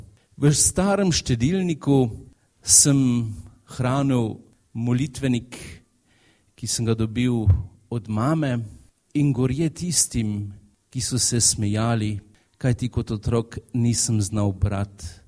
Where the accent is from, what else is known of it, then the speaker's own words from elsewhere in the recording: Zaplez, Lower Carniola, Slovenia; Doma sem iz Zapleza na Dolenjskem